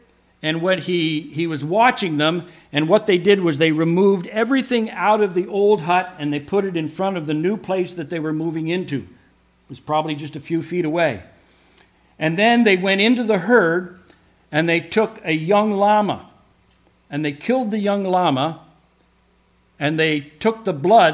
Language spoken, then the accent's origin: English; Montreal, Quebec, Canada; where I grew up in Montreal